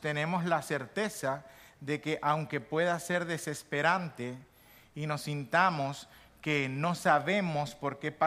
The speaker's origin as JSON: {"language": "Spanish", "country": "Venezuela", "said": "Los que somos venezolanos tuvimos oportunidad de estar pendientes de nuestro país"}